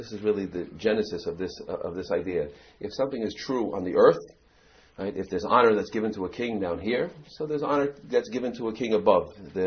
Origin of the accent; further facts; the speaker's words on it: Eastchester, New York, United States; So I tell people I'm from East Chester in Westchester, and they understand why I grew up confused.